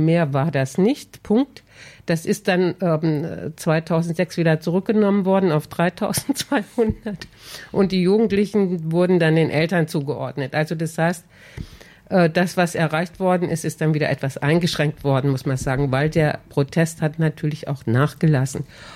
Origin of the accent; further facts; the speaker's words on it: Hesse, Germany; Also ich kenne das schon, ich komme aus dem Rhein-Main-Gebiet, habe da viel auch gearbeitet